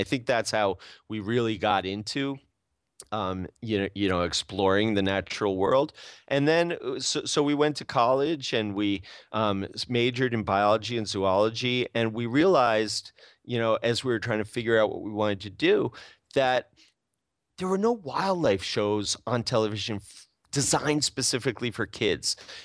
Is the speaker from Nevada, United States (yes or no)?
no; New Jersey, United States; And, you know, we grew up in New Jersey.